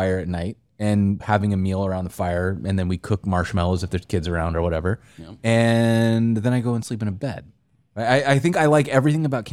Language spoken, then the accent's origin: English; Montana, United States; I grew up in Montana. My dad used to make me go camping